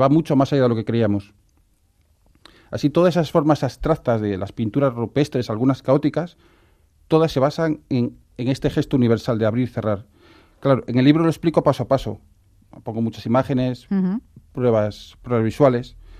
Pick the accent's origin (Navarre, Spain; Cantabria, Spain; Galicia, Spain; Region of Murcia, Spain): Cantabria, Spain; Torrelavega; Yo soy de Torlavega